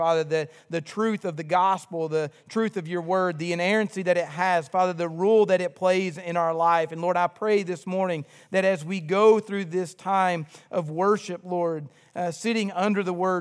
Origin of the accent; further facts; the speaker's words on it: Georgetown, Kentucky, United States; I am a homegrown Kentucky boy. I have been in Georgetown nearly my entire life. My accent says a little different, but I have family deep ties in Georgetown. My wife is from there.